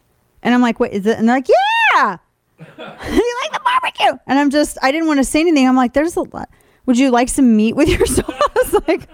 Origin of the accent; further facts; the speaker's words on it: St. Louis, Missouri, United States; Like my hometown of St. Louis, because people are like, well, who has the best barbecue?